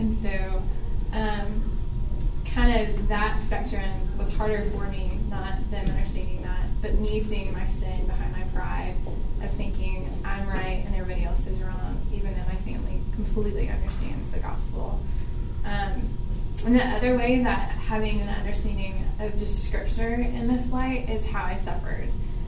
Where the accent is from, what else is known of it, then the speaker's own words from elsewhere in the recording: Illinois, United States; And I'm from Illinois, and there's not many people that are like that there.